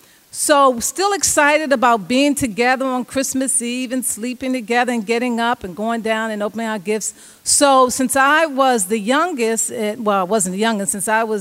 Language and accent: English; Baltimore, Maryland, United States; When I was young, I grew up in West Baltimore